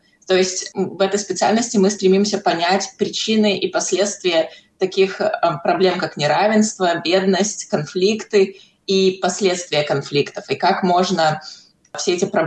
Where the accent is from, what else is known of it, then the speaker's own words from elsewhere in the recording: Belarus; изначально я выросла в Беларуси, и мне очень повезло путешествовать, включая такие страны, как Южная Африка, потом Австралия и много стран в Европе.